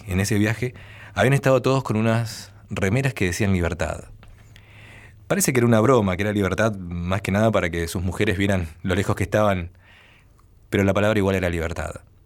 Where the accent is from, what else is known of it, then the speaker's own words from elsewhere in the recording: Argentina; lo que somos los argentinos